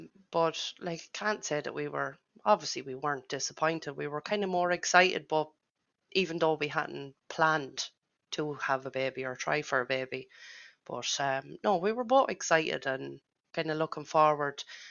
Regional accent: Leinster, Ireland; I'm from Offaly.

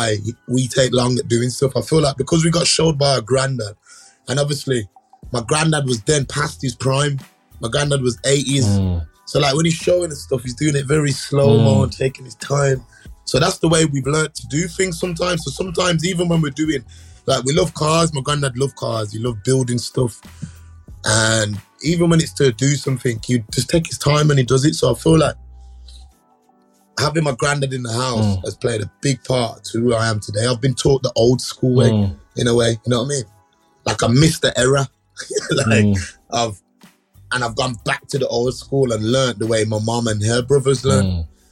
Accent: Birmingham, West Midlands, United Kingdom; I feel like growing up in Birmingham and experiencing the things that I've experienced, I felt like coming away from it a little bit will help me.

